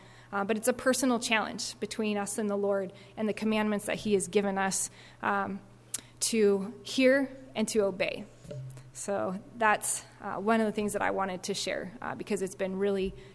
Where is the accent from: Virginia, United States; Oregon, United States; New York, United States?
Oregon, United States; I'm from Oregon.